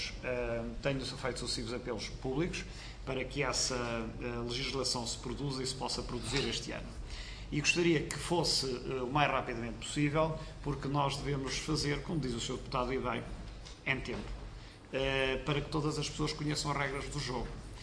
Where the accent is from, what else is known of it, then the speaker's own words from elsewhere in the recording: Viseu, Portugal; sabe que eu que sou de Viseu